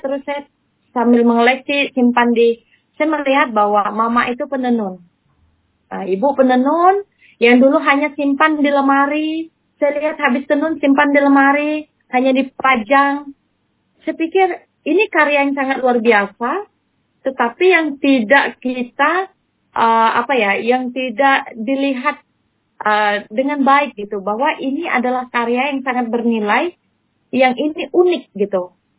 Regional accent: Kalimantan, Indonesia; saya sebagai apa, orang Kalimantan, saya harus punya peran sebagai generasi muda.

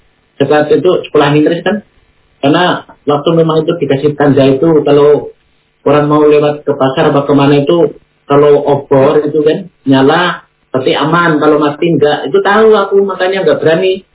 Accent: Kepucukan, Central Java, Indonesia; Lahar panas itu di sebelah timur desa saya, desa Kepucukan.

